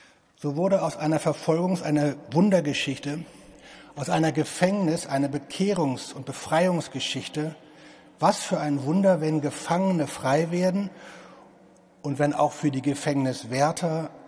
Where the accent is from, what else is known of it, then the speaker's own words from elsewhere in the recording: Hamburg, Germany; Einmal war ich komme aus Hamburg, in Santa Fu